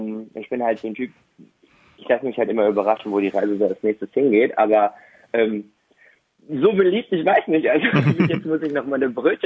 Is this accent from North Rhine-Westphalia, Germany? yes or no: yes; Bottrop, North Rhine-Westphalia, Germany; Ich habe seit meiner Geburt in Bottrop gelebt und dann habe ich hier zwei Stücke selber inszeniert, in meiner Heimatstadt dann auch aufgeführt.